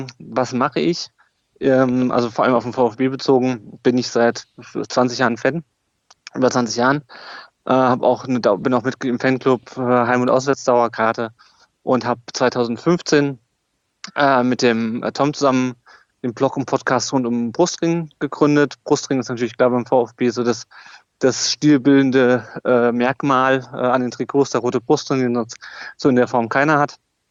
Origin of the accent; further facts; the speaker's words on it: Kassel, Hesse, Germany; born there; now in Darmstadt, Germany; ich bin eigentlich gebürtig aus Nordhessen, aus Kassel. Lebe auch jetzt nicht in Stuttgart, sondern in Darmstadt